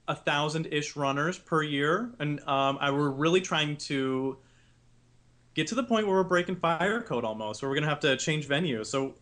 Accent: Midwest, United States; now in Arizona, United States; And I moved out to Arizona recently from the Midwest. And when you're from the Midwest, you always go to the Orlando Park.

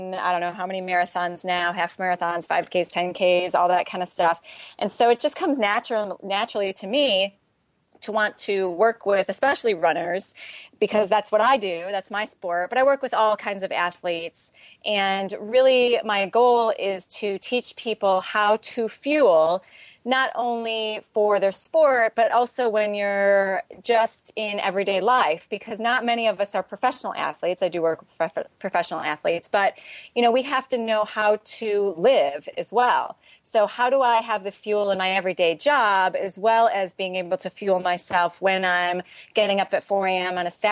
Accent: Wisconsin, United States; my dream was to be the dietitian for the Green Bay Packers because I grew up in Wisconsin.

